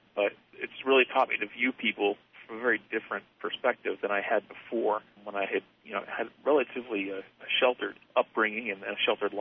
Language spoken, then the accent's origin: English; Arizona, United States; I grew up in Southern Arizona along the Mexican border there, and on a working cattle ranch, and was raised there until I went to college. Went to college up in Phoenix, as mentioned.